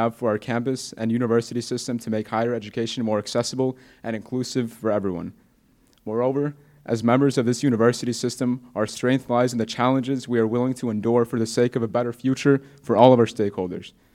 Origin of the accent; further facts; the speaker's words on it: Chicago, Illinois, United States; as a representative of the UIC undergraduate student body and as a Chicagoan